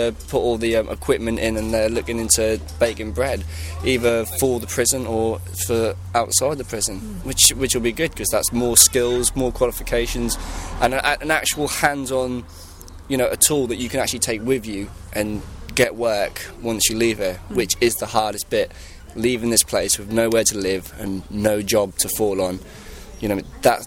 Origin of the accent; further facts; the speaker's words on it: Norwich, East of England, United Kingdom; I came from Norwich, I lived in Norwich, and I've got to stay in Norwich